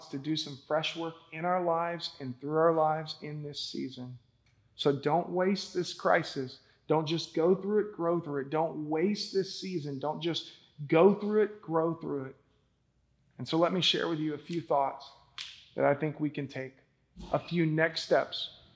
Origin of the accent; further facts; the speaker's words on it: Alexander City, Alabama, United States; born there; I was born in Alexander City, Alabama.